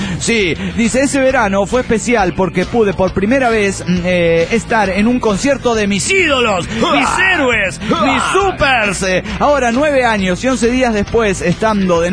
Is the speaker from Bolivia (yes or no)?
yes; Bolivia; No lo sé, los desconozco a pesar de que soy boliviano. No soy de Santa Cruz de la Sierra